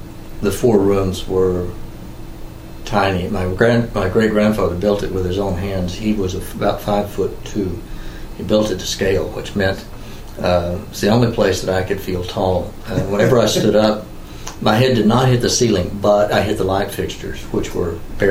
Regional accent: Stamford, Texas, United States; born there; I was born in Stamford, Texas in 1945. Stamford was then at the height, I think, of its prosperity. It claimed to have 5,000 people.

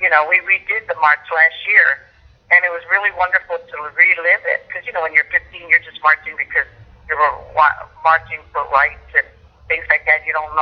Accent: Detroit, Michigan, United States; Okay, I was born in Detroit, Southwest Detroit, to be exact. I was baptized at St. Anne's, which is the largest and the oldest Catholic church in the state and in the country in some places.

